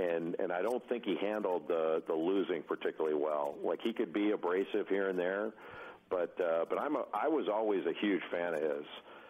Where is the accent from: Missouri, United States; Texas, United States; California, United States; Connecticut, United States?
California, United States; Rolling Hills; and I grew up in Rolling Hills. We had a lot of tennis players there